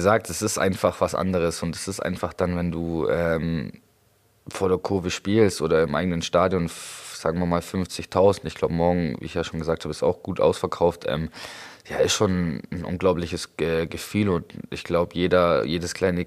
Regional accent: Königsbrunn, Bavaria, Germany; also born or lived in Augsburg; Genau, Königsbrunn komme ich, also geboren in Augsburg, meine Eltern wohnen auch noch in Königsbrunn, das ist da gleich, also da komme ich her, genau.

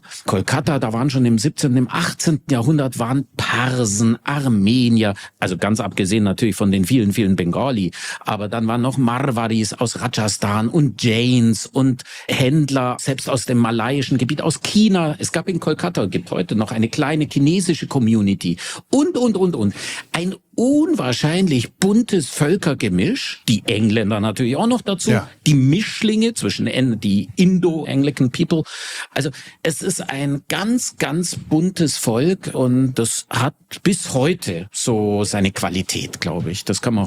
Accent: Germany; Ja, es ist eine klassische Frage, Einsteigerfrage in Indien ist ja, where are you from? I'm from Germany. Ah, you are from Germany.

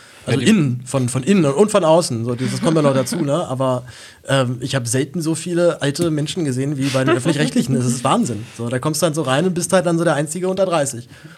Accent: Berlin, Germany; So, ich bin 10 Jahre aufgewachsen in Berlin, also super Spießer Stadtteil. Hab aber ein relativ armes Elternhaus

